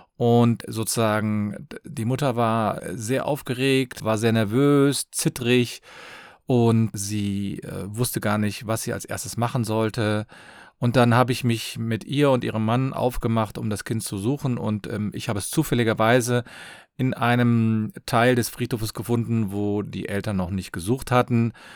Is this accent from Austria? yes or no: no; Cologne, North Rhine-Westphalia, Germany; ich komme aus Köln und ich freue mich, dass du wieder dabei bist.